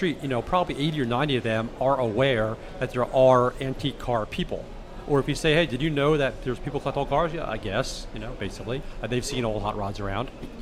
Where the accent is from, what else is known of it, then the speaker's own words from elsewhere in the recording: New Jersey, United States; I'm 41 from New Jersey, and I'm a nerd.